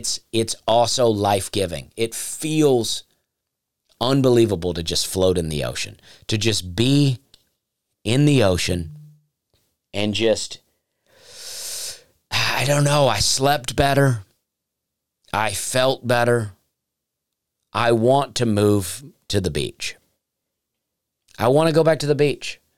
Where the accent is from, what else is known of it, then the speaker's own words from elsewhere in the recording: Alabama, United States; also born or lived in Charleston / Tennessee; I am from Alabama, and I love to go back to Alabama. I love to support Alabama.